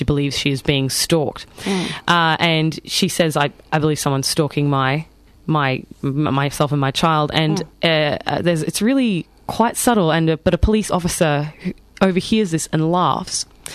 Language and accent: English; Queensland, Australia; accent: Queensland; Excuse my Queensland accent.